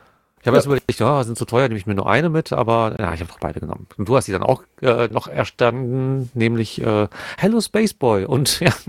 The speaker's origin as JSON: {"language": "German", "town": "Hagen", "region": "North Rhine-Westphalia", "country": "Germany", "tie": "born or raised there"}